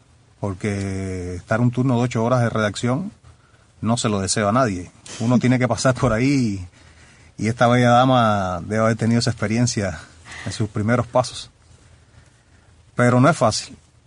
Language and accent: Spanish; Cuba; moved away; yo salí de Cuba